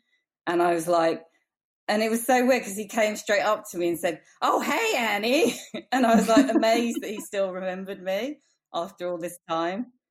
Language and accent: English; England, United Kingdom; wasn't actually until I lived in New York that I really noticed how American my upbringing had been, even though I grew up in England.